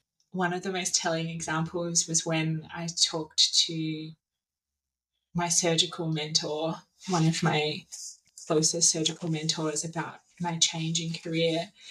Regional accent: Adelaide, South Australia, Australia; also born or lived in Brisbane; So I grew up in Adelaide, very idyllic childhood in the Adelaide Hills, and was interested in science, in chemistry and biology.

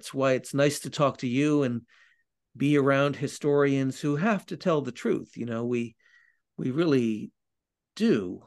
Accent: Southern US, United States; As a Southerner, you would think he would make his way over there

